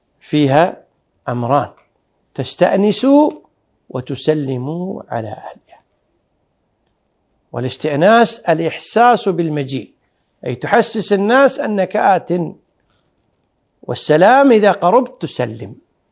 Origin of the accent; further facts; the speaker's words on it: Kuwait; أما العرف الجاري لا سيما عندنا في الكويت أن الذي يصافح يقوم لمن يصافحه